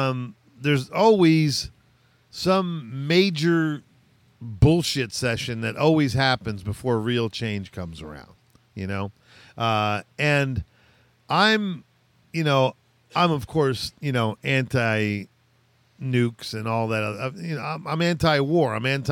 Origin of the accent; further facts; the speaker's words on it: United States; So, yeah, it's being an American. I mean, there's a lot of things that make me proud about it.